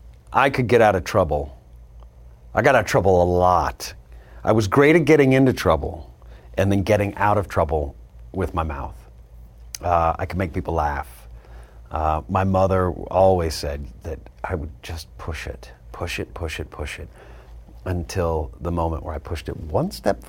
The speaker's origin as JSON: {"language": "English", "region": "Texas", "country": "United States", "tie": "born or raised there", "said": "I grew up in Texas."}